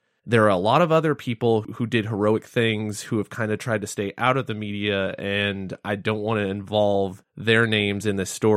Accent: Everman, Texas, United States; This is the neighborhood just north of my hometown, Everman.

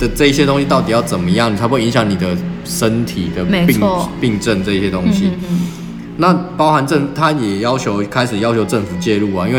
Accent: Tainan, Taiwan; 惨了，我们台南人怎么办？

